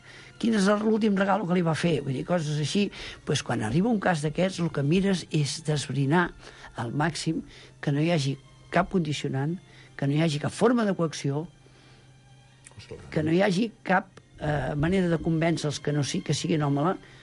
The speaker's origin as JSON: {"language": "Catalan", "town": "Premià de Mar", "region": "Catalonia", "country": "Spain", "tie": "born or raised there", "said": "Jo soc fill de Premià de Mar, soc a Ferró"}